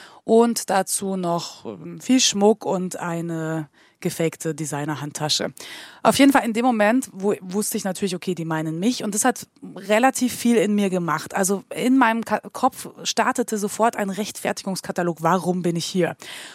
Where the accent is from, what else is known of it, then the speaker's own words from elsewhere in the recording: Munich, Bavaria, Germany; born there; Also ich bin gebürtig in München.